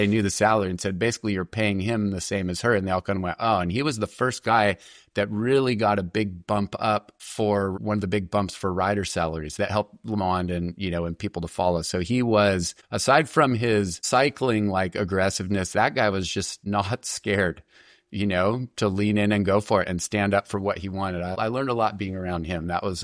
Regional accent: Santa Barbara, California, United States; and then I relocated back up to my hometown of Santa Barbara and opened my own training business

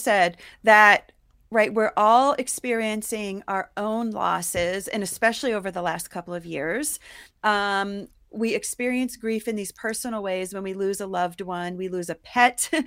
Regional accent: Ohio, United States; also born or lived in New York; now in Colorado, United States; I grew up in Ohio, and then I moved to New York.

